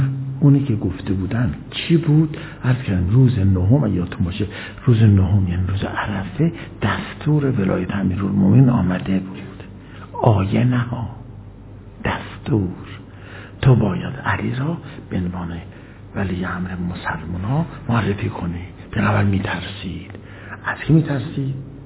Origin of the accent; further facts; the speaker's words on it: Iran; ما ایرانی هستیم اول یا عرب؟ اول مسلمانیم، ما اول مسلمانیم.